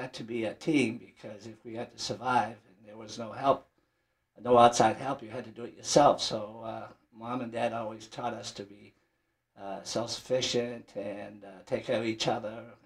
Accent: Lewiston, United States; Yes, I was grew up in Lewiston. I went to Lewiston High School, graduated from Lewiston High School in 1955.

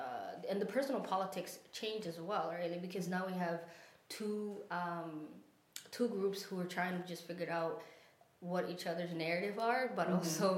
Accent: Lewiston, Maine, United States; growing up in Lewiston, you, or at least for me, like the schools in particular, like they don't adhere to prayer time. They don't, mm-hmm. they don't adhere to when we have our Islamic faith sort of celebratory.

